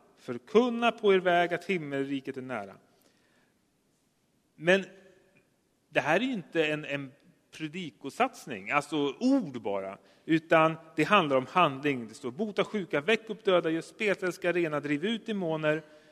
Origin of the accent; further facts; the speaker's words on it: Norrland, Sweden; Jag är ju norrlänning så jag är van vid kalla bilar året runt.